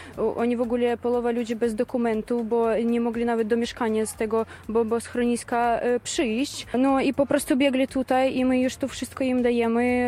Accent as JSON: {"language": "Polish", "country": "Ukraine", "second_language": "Polish", "lives_now": "Poland", "said": "Jestem sama z Ukrainy i no też tutaj jestem wolontariuszem i pomagam."}